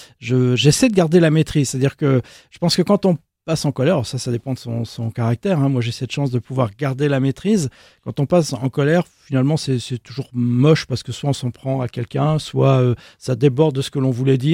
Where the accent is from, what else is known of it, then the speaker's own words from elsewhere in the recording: Brittany, France; je suis très attaché à ma culture, je suis breton, je suis très franchouillard et je n'ai pas envie de perdre ça.